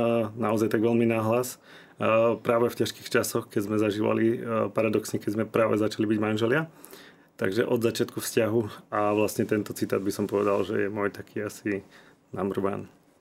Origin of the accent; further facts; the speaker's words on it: Bytča, Žilina Region, Slovakia; now in Žilina, Slovakia; Ja som teda zo Žiline, no z Bytče, ale už bývam v Žiline.